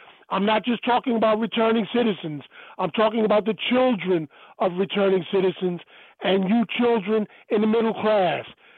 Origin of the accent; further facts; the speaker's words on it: Washington, District of Columbia, United States; And I grew up there on Stanton Road in Southeast, and we had a pool that we could walk to in Stanton Dwellings.